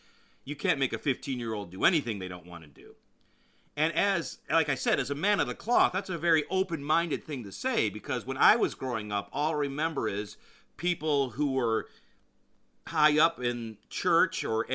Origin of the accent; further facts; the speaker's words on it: Michigan, United States; It's like I grew up near there. I know exactly where they're talking about.